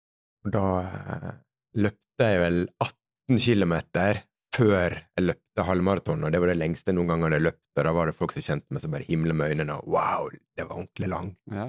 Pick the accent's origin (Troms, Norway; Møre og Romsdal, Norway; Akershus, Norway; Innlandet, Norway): Møre og Romsdal, Norway